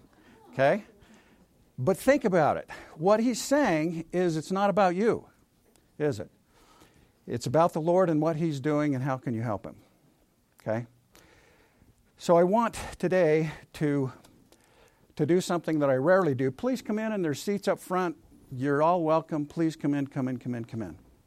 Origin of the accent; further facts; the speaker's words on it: Springville, United States; I grew up in Springville. How many of you know where Springville is? Right over there. Great place to be from. A great place to grow up.